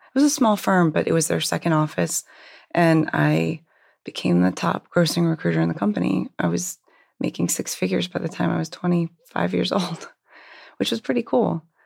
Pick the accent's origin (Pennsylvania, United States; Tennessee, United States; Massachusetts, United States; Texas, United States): Pennsylvania, United States; Hershey; I actually grew up in Hershey, Pennsylvania.